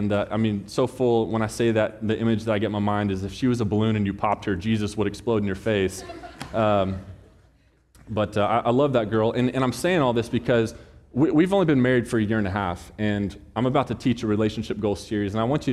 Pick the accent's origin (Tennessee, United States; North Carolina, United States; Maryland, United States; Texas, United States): Texas, United States; I'm a Texan. I'm not used to this cold weather yet.